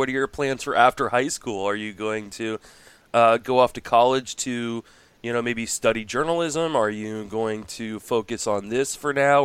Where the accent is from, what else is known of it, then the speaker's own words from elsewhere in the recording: Washington, District of Columbia, United States; I grew up in Washington, D.C., and I was, I think, about 5 or 6 blocks away from Georgetown's campus when Allen Iverson went there.